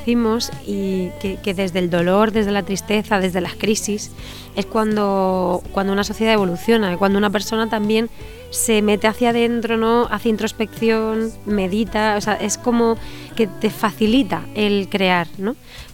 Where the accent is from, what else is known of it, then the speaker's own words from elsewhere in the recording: Albacete, Castilla-La Mancha, Spain; que soy una cantautora de Albacete